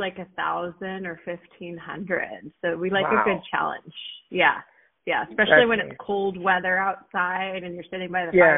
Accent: California, United States; you would see like whale murals all around where I grew up in California.

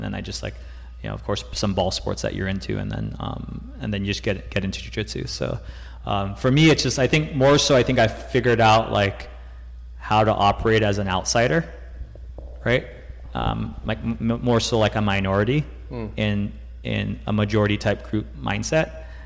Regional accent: Guam; also born or lived in Riverside, United States; my parents are both from Guam, and I was born in like in Riverside in like Inland Empire, right? So it's like, I was born there and I was kind of like hanging out in basically like the sticks, right? Until I was like fourth grade or something. I moved to Guam when I was like 10

